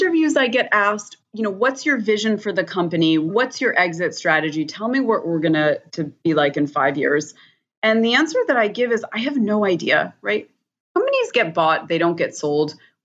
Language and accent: English; Boston, Massachusetts, United States; which was a Red Sox hat. I grew up in Boston.